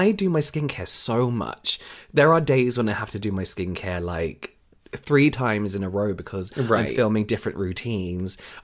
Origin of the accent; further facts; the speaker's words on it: England, United Kingdom; I'm going to call them flannels, sorry, because I'm English and I'm used to calling them flannels.